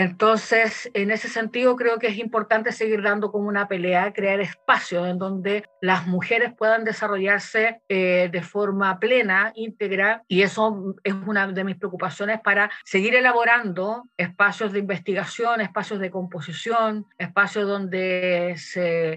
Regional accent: Chile; soy compositora chilena y también soy académica

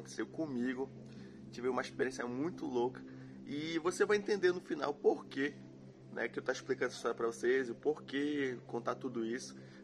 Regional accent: Belém, Pará, Brazil; A gente cresceu em periferia. Eu cresci num bairro aqui em Belém, do Pará. Muito perigoso, talvez o mais perigoso de Belém.

